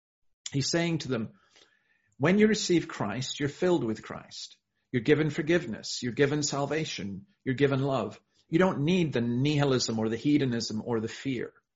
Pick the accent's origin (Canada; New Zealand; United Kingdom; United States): United Kingdom; Scotland; I grew up in the Scottish Highlands and it was so beautiful.